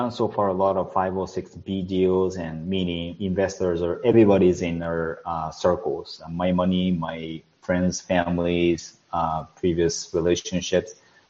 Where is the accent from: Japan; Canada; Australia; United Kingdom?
Japan; English is a second language; now in United States; I'm originally from Japan, and I didn't know where the Wisconsin is, to be honest, before I acquired my first deal.